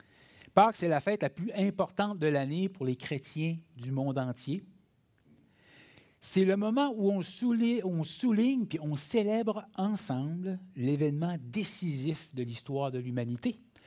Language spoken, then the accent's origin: French; Sept-Îles, Quebec, Canada; moved away as an adult; also born or lived in Port-Cartier; now in Trois-Rivières, Canada; On est de la Côte-Nord, on est de Sept-Îles originairement, mais on a vécu les dernières 23 ans à Port-Cartier. Puis, on a déménagé au centre-ville de Trois-Rivières en juillet 2022